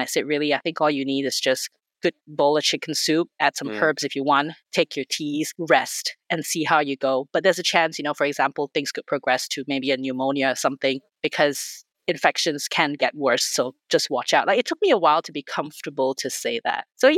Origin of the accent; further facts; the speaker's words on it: Malaysia; moved away as an adult; now in Australia; I'm Malaysian, born and bred. I only left Malaysia in my early 20s when I did a twinning program medical school. So I did medical school first in Malaysia, and then I finished off in Australia, and I started working there.